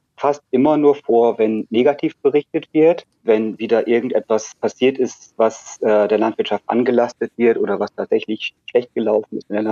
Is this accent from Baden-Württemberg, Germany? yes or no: no; Lower Saxony, Germany; Ich bin Landwirt und ich komme aus Niedersachsen, aus der Region in der Nähe von Oldenburg.